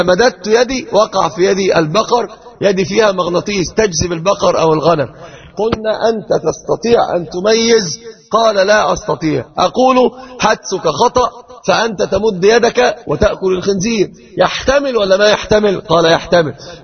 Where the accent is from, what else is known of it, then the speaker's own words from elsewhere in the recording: Egypt; عندنا في مصر يقولون يخلق من الشبه كم؟ 40